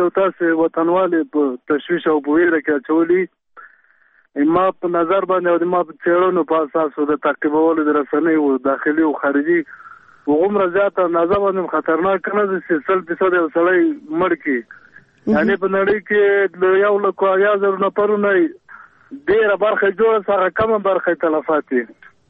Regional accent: Logar, Afghanistan; زه خپله د لوګر ولایت یم، کلی مو همالته ده، خپل کلي ته تللی یم.

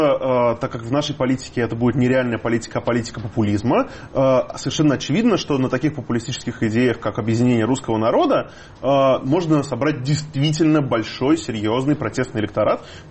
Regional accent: Russia; я себя ощущаю русским человеком. Я вырос в России, я говорю на русском языке, я изучаю русскую культуру

